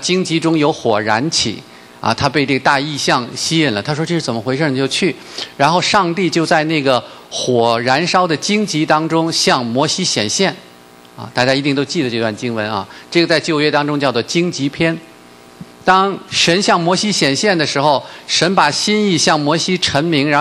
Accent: China; 但是我们中国人原本是很含蓄的，很幽默的啊

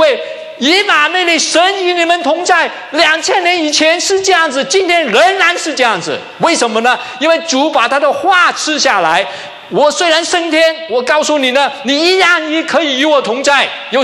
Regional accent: Hong Kong; 他看见我是从香港来的

